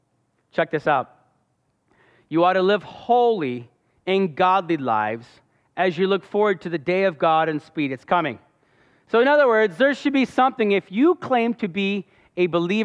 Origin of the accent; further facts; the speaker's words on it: Illinois, United States; Now, I grew up in the Northwest Illinois